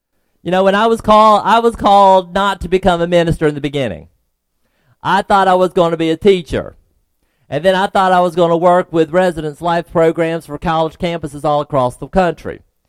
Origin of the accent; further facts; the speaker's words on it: Georgia, United States; now in Florida, United States; when I first moved to Florida, when I was growing up in Georgia in the country in the backwoods, Florida was a nice place to visit.